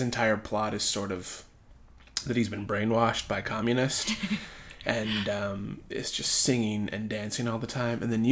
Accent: Oklahoma, United States; no, I'm from Oklahoma, so.

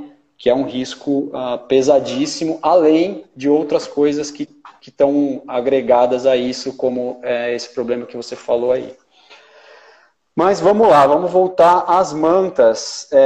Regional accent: São Paulo, Brazil; eu sou aqui de São Paulo, sou mergulhador há 22 anos

